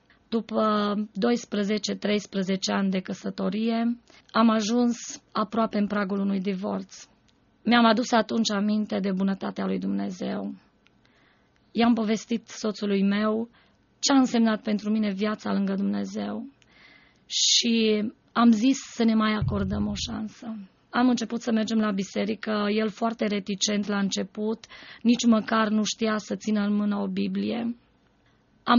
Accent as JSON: {"language": "Romanian", "country": "Romania", "tie": "born or raised there", "lives_now": "Timișoara, Romania", "said": "un păstor din Apuseni a avut dorința să înființeze o orchestră în Biserica Baptistă din satul meu."}